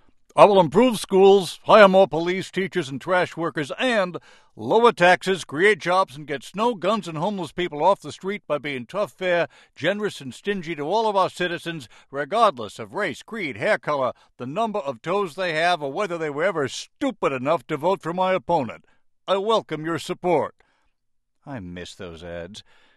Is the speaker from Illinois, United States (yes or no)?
yes; Chicago, Illinois, United States; Look, I'm from Chicago. I loved covering politics there and still follow it like a contact sport.